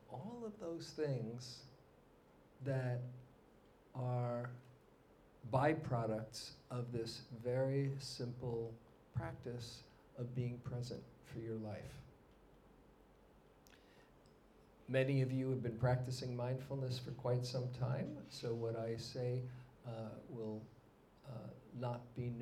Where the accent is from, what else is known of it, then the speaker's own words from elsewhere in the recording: New York City, New York, United States; I grew up in New York City, where people often live in superlatives.